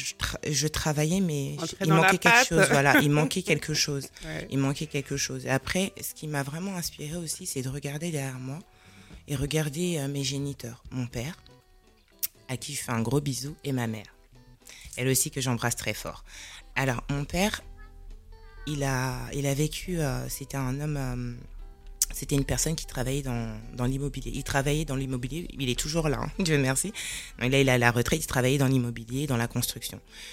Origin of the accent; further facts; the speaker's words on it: Paris, Île-de-France, France; born there; comme l'a dit Aïssa. Donc j'ai 36 ans, je suis née à Paris.